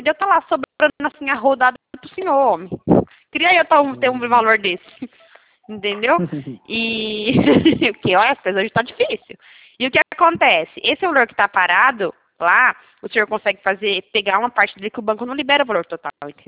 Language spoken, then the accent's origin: Portuguese; São Paulo, Brazil; Eu sou aqui do estado de São Paulo